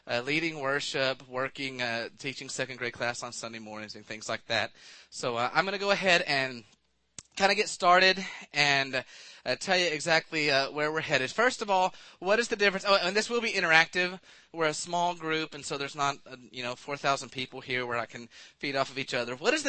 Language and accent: English; Palestine, Texas, United States; also born or lived in San Antonio; I'm from San Antonio, Texas. I grew up in East Texas in Palestine.